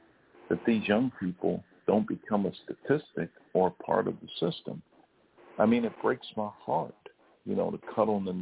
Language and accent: English; Chicago, Illinois, United States; I grew up in Englewood. Englewood's one of the toughest communities. I came out of Englewood, went off to college, went off to law school